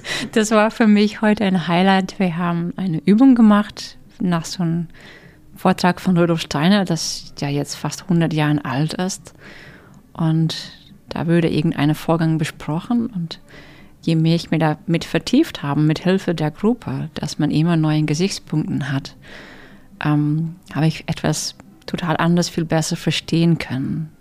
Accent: Netherlands; German is a second language; moved away as an adult; also born or lived in Switzerland; Ich bin jetzt 42, genau. Ich bin in der Schweiz geboren worden, bei niederländischen Eltern. Und ab meinem dritten Lebensjahr bin ich in den Niederlanden aufgewachsen. Deshalb auch ein bisschen mein Akzent.

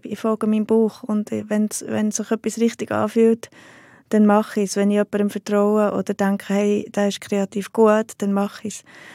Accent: Heiligenschwendi, Bern, Switzerland; Im Berner Oberland, einem kleinen Bauerndorf.

